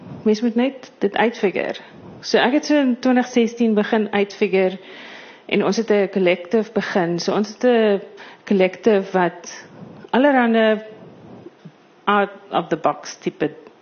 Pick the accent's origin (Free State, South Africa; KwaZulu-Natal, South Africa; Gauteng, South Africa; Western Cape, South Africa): Free State, South Africa; Harrismith; Ek het in Harrismith groot geword